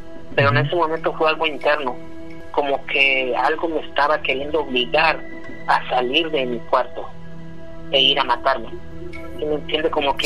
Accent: Veracruz, Mexico; porque yo soy de Veracruz, originario de Veracruz, y ahí se vive, que vive todo eso, la brujería y todo eso

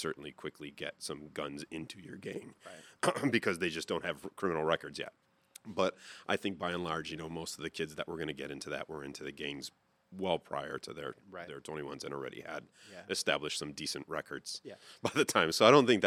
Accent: Chicago, Illinois, United States; I grew up in a very gang-ridden neighborhood in Chicago.

